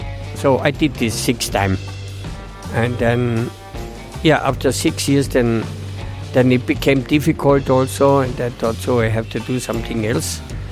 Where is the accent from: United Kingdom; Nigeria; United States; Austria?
Austria; I'm from Austria and 66 years old.